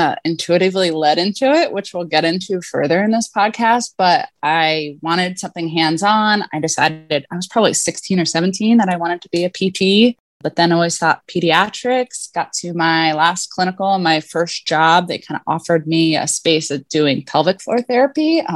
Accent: New Jersey, United States; I was from New Jersey, went to school in Ithaca, New York.

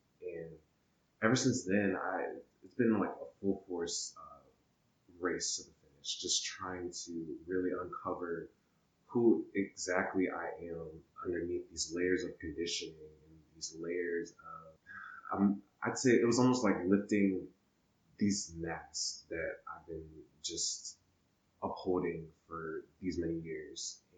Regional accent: Virginia, United States; moved away as an adult; I'm originally from Virginia, and I was brought here through the military.

